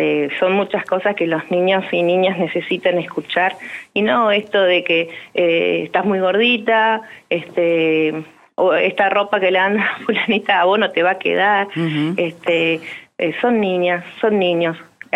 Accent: Fernández Oro, Río Negro, Argentina; yo soy de Fernández Oro, y en Cipolletti hemos vivido triples crímenes que aún están sin resolver.

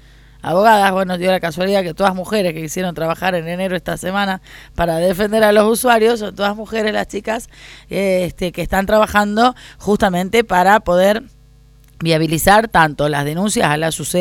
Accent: Jujuy, Argentina; somos los jujeños y jujeñas los que les pagamos el sueldo

